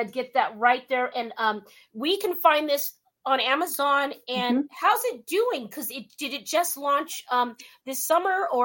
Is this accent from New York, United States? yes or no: no; West Covina, California, United States; I'm like, no, girl, I'm from West Covina, but whatever. It rubs off.